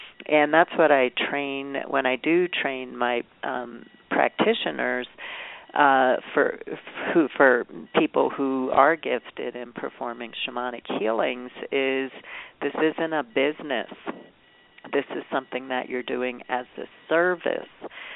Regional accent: Brooklyn, New York, United States; I had one of those when I was growing up in Brooklyn, and I'm only 62 years old

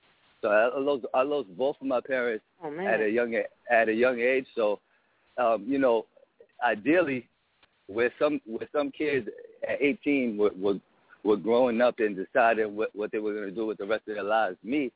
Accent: Brooklyn, New York, United States; Sure. I am originally from Brooklyn.

